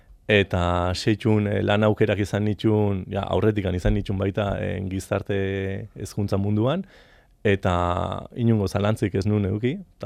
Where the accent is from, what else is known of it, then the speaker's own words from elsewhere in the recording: France; erdi frantsesa izan da, ama frantsesa dugulako, eta ni frantsesa naiz